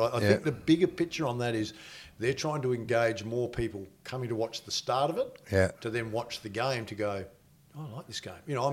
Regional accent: Australia; I'm a bit like you. I'm an Aussie, so I want to see Aussies.

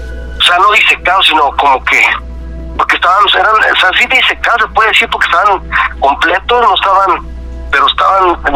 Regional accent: Irapuato, Guanajuato, Mexico; Yo soy de Irapuato, Guanajuato.

